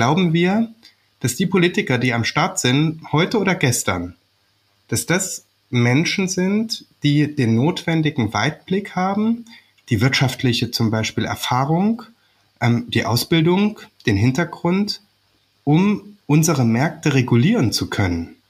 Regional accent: Germany; Und für uns als Deutsche darf man, ich denke, berechtigterweise die Frage stellen

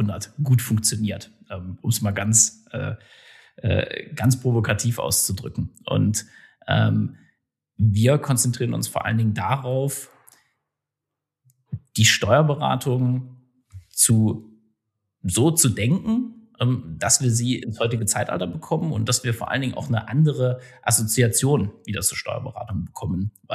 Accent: Erfurt, Thuringia, Germany; born there; now in Düsseldorf, Germany; bin in Erfurt geboren, bin dann eigentlich über einen Zufall in Düsseldorf gelandet, habe hier Betriebswirtschaftslehre studiert

